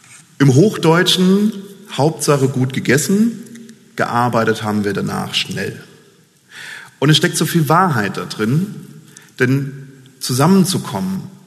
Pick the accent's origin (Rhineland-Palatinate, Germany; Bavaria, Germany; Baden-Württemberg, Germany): Rhineland-Palatinate, Germany; Ich komme aus der Pfalz ursprünglich und genauer gesagt aus der Saarpfalz. Das ist so ein schmaler Grenzstreifen zwischen Rheinland-Pfalz und dem Saarland.